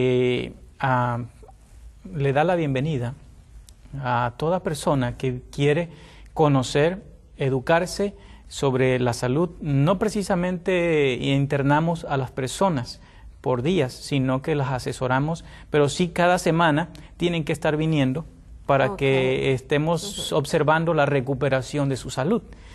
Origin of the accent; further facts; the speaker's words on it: Tamaulipas, Mexico; now in United States; yo soy oriundo de México, pero específicamente del estado de Tamaulipas. Y bueno, actualmente pues radico en el estado de Texas, aquí en Estados Unidos